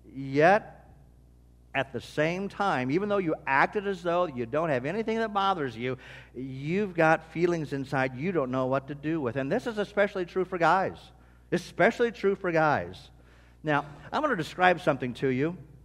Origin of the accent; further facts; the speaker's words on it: Illinois, United States; moved away as an adult; now in Brownsburg, United States; my wife and I came from Western Illinois.